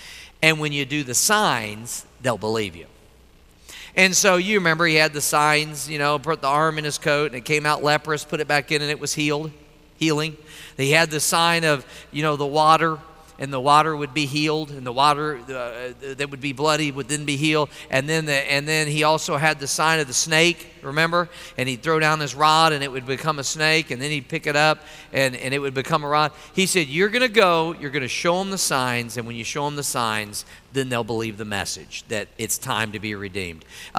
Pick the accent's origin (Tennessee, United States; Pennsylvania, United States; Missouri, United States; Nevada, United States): Missouri, United States; I guess it's because I'm from Missouri, but I will do that as a joke sometimes.